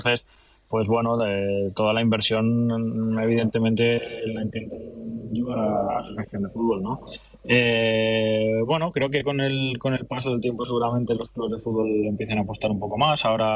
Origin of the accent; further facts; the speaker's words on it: Cantabria, Spain; yo además soy del norte, soy de Cantabria, o sea que a mí me pillaba muy cerca